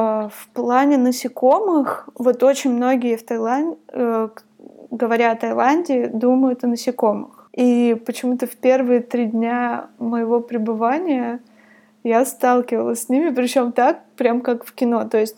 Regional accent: Divnogorsk, Krasnoyarsk Krai, Russia; born there; Я жила в Красноярске. Я родилась в Дивногорске. Это очень маленький город рядом с Красноярском. Он построен, чтобы обслуживать Красноярскую ГЭС.

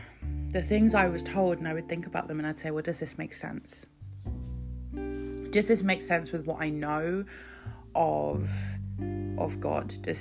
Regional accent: South East England, United Kingdom; I grew up in Kent in England

